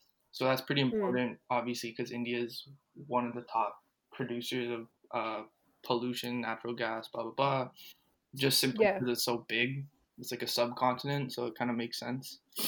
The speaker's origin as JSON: {"language": "English", "town": "Toronto", "region": "Ontario", "country": "Canada", "said": "I'm from Toronto."}